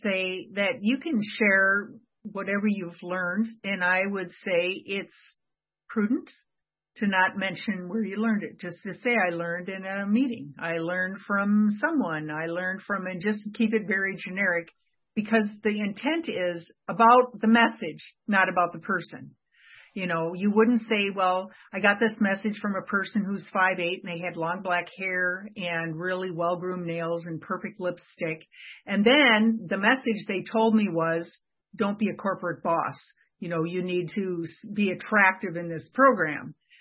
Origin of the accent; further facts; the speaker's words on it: Minnesota, United States; And they find out I'm from Minnesota. And someone's like, oh, yeah, you're Minnesotan, you know, I can tell by your accent.